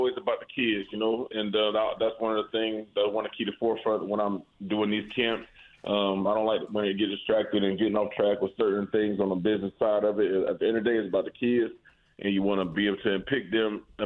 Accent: Conyers, Georgia, United States; So we do that out in my hometown, Conyers, Georgia, Rockdale County High School, where I attended.

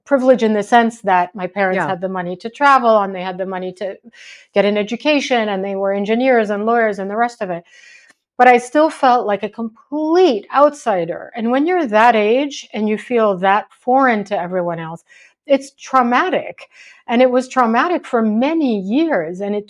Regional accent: Seattle, Washington, United States; born there; also born or lived in St. Louis; I was born in Seattle. My dad worked there as an engineer. He'd moved in the 60s from Syria to the US. My mom joined him there, and I was born there.

